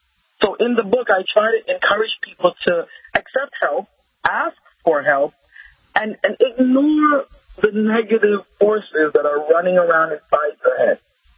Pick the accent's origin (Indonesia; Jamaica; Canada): Jamaica; I grew up in Jamaica.